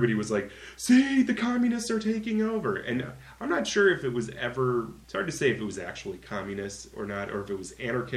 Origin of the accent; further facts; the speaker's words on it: United States; I don't even know where Idaho is, and I'm an American.